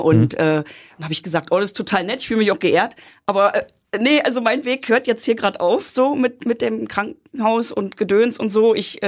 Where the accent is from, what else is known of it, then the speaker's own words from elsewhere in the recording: Berlin, Germany; Genau, also ich bin in Pankow geboren, also eigentlich Berlin-Buch, aber das gehört ja zu Pankow. Und bin aufgewachsen in Pankow, Niederschönhausen.